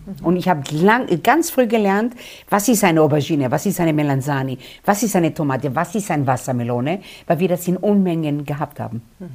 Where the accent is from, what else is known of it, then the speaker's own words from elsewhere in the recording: Israel; German is a second language; Ich bin aus Israel. Israel ist das Land der Gemüse.